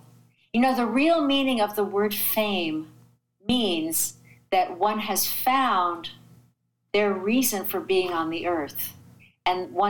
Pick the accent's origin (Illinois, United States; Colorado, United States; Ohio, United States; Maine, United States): Colorado, United States; Alamosa; Growing up in Alamosa, do you know that there were many, many drummers in my first middle school band?